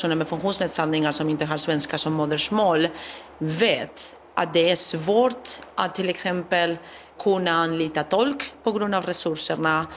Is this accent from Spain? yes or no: yes; Spain; now in Sweden; Jag kommer från Spanien och vi har inte samma system även om vi är i Europa.